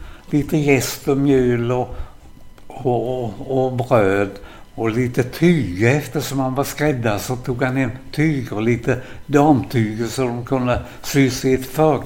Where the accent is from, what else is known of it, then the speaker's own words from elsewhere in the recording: Kronoberg County, Sweden; accent: Småland; Och 3 mil därifrån så föddes jag i en sån där bondgård, en sån där stor länga med rödfärgade och vita knutar. Men färgen var flagrad nästan under hela min barndom. Vi hade ett ganska fattigt hemma.